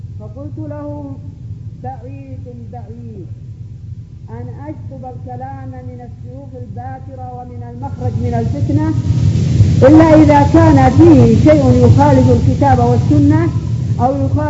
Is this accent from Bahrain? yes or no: no; Yemen; فأحدثوا فرقة ها هنا عندنا باليمن